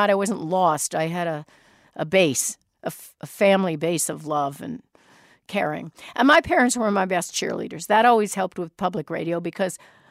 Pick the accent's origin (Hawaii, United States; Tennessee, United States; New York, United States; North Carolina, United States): Hawaii, United States; also born or lived in Arizona / California; I was raised partly in Hawaii anyway.